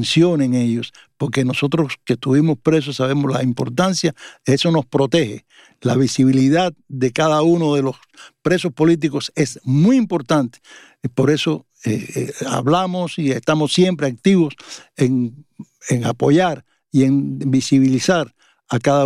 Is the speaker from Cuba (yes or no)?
yes; Cuba; nosotros somos pueblo cubano.